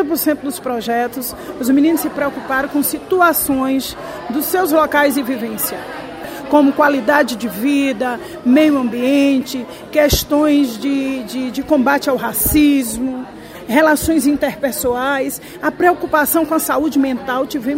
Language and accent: Portuguese; Cícero Dantas, Bahia, Brazil; also born or lived in Juazeiro; porque eu também sou sertaneja catingueira, sou de Cicero Dantas, eu morei em Juazeiro, eu conheço muito essa região